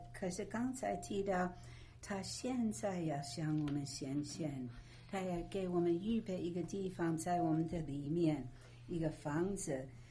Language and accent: Chinese; China; 她觉得我也是老外，可是大概我是中国人的吧。